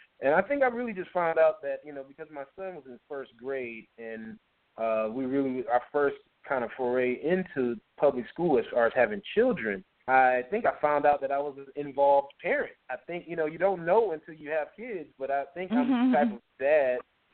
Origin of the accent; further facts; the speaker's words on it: Detroit, Michigan, United States; I'm from Detroit, Michigan, and I tell people, you know, I went to high school in a little town called Beverly Hills, Michigan.